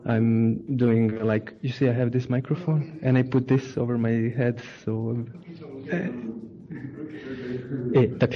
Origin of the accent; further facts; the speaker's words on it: Bosnia & Herzegovina; also born or lived in Serbia / Pančevo; now in Paris, France; rođen sam u Jugoslaviji, odrastao sam u Bosni i Srbiji, živeo sam u Pančevu duži niz godina, poslednjih 5 godina živim u Parizu, u Francuskoj.